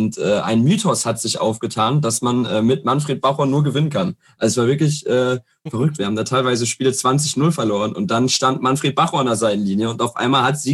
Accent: Herne, North Rhine-Westphalia, Germany; ich komme aus Herne

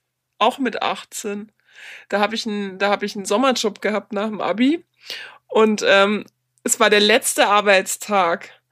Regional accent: Coburg, Bavaria, Germany; ich habe meine eigene Straßenlaterne in Coburg, wo ich herkomme ursprünglich.

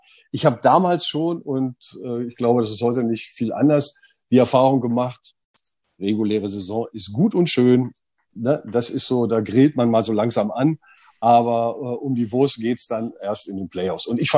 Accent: Germany; vor allen Dingen war es halt so, dass wir als Deutsche damals, 93, 94, 95, relative Exoten waren.

